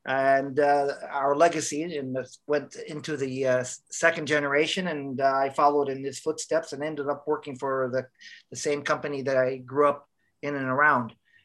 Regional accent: Dhahran, Eastern Province, Saudi Arabia; I grew up in Dahran, Saudi Arabia

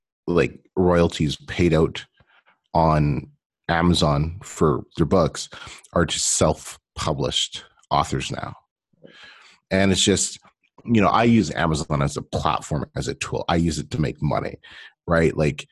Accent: Canada; now in Mexico; So I'm from Canada, and my wife's from Mexico, Monterey.

